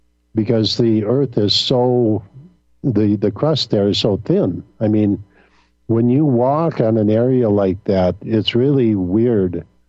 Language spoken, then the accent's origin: English; Midwest, United States; they teach us this when we were kids, growing up in the Midwest